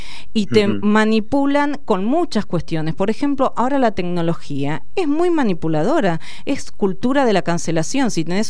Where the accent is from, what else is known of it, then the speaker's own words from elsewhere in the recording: Carlos Casares, Buenos Aires Province, Argentina; born there; yo nací en Carlos Casares, provincia de Buenos Aires, soy de los pagos de Felisa Micheli